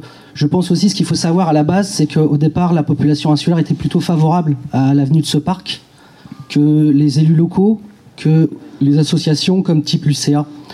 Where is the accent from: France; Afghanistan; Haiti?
France; Lille, Hauts-de-France; je suis originaire de Lille